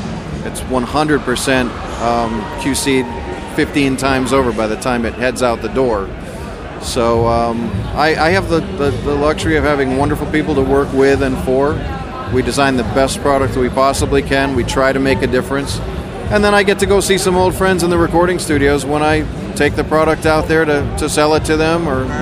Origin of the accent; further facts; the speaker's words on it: Ogunquit, Maine, United States; I grew up in Ogunquit, Maine, in the restaurant and nightclub business